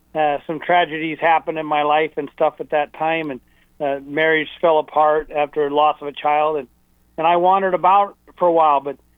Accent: Idaho, United States; moved away as an adult; But I grew up in Idaho, and when I moved to Southern California in my early 20s, there was a lot of, and it was in the 80s

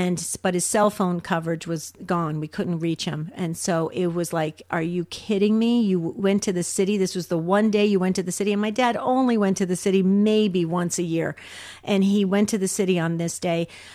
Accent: New Jersey, United States; moved away as an adult; also born or lived in Arizona; Remember, I came from New Jersey, was raised in New Jersey, but then I moved to Arizona when I went to college.

